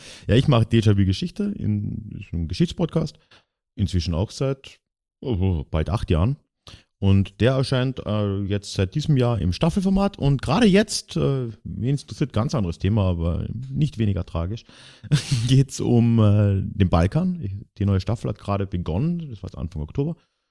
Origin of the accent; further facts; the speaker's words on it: Austria; als Österreicher sind wir da natürlich ein bisschen näher dran